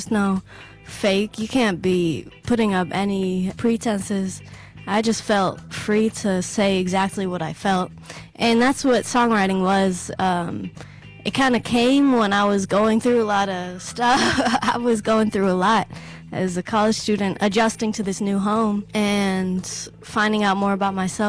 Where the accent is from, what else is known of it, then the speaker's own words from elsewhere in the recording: Nashville, Tennessee, United States; growing up around Nashville, it was just really competitive